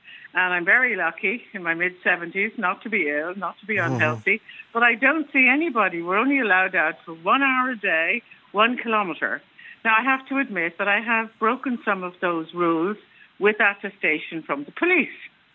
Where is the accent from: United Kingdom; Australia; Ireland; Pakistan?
Ireland; Dublin, Leinster; now in Los Angeles, United States; I'm a big traveller, but I'm from Dublin. I have a lovely apartment in Blackrock.